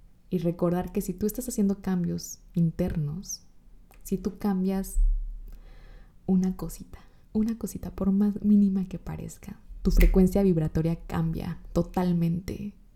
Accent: Coatzacoalcos, Veracruz, Mexico; Yo soy de Coatzacoalcos, Veracruz. Soy jarocha, hermanos.

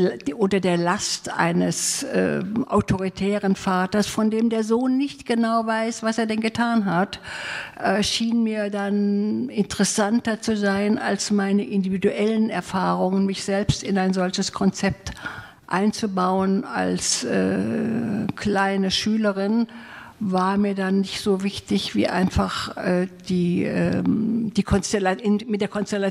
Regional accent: Trier, Rhineland-Palatinate, Germany; wie kann ich ein Panorama aus meiner Heimatstadt Trier schreiben

